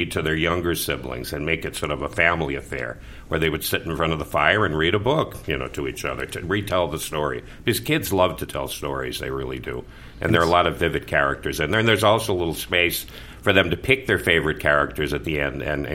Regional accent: Holyoke, Massachusetts, United States; born there; I was born in Holyoke, Massachusetts, so you can definitely hear that.

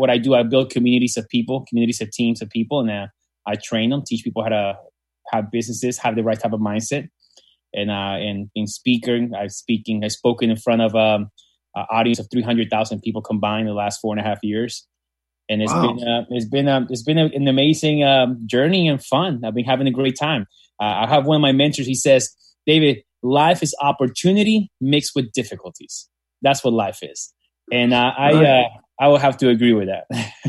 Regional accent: San Juan, Puerto Rico; also born or lived in Dallas; I was born in San Juan, Puerto Rico. I have five brothers, one sister. We were poor, grew up in the ghetto in Puerto Rico.

